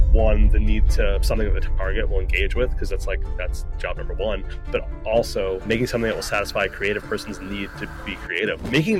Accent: Long Island, New York, United States; So I grew up in New York, but not in like cool New York. I grew up in Long Island, which is like the suburb that's like sort of like about 45 minutes to an hour from Manhattan.

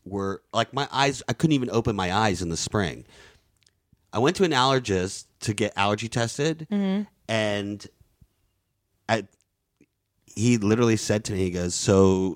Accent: Florida, United States; also born or lived in Louisiana / New York; Because I grew up in the Southeast, Florida and Louisiana. It's green 9 months out of the year there.

